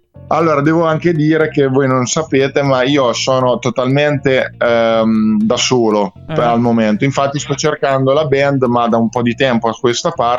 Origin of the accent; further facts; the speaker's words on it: Fano, Marche, Italy; Allora, Fano, provincia di Pesaro.